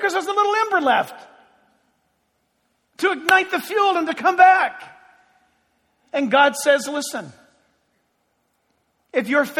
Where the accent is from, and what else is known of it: San Diego, California, United States; born or raised there